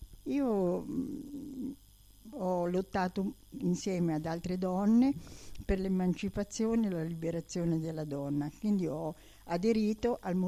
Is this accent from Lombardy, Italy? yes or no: no; Genoa, Liguria, Italy; now in Ancona, Italy; ho 87 anni. Vengo da Genova, ma da molti anni vivo in Ancona, dove sono nati i miei figli e i miei nipoti